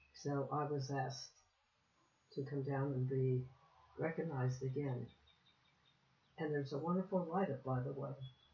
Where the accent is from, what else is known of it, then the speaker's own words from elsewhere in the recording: Westmont, United States; Yes, I grew up in Westmont.